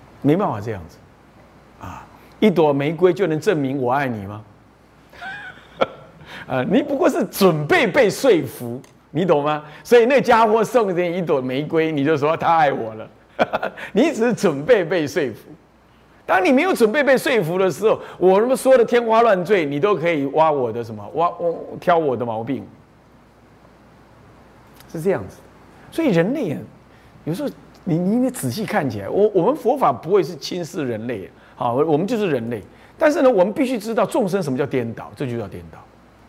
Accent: Taiwan; 我说我来自台湾，我跟你素不相识。

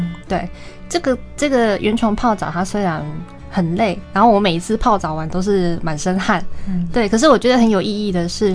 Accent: Yunlin County, Taiwan; 对，我是本地人。

